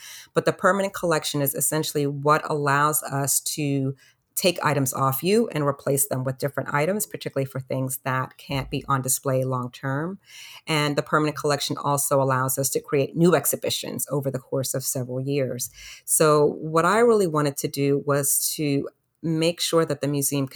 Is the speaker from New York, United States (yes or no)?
yes; Brooklyn, New York, United States; born there; So although I was born in Brooklyn, I lived with my grandparents for 5 years before moving back to Brooklyn.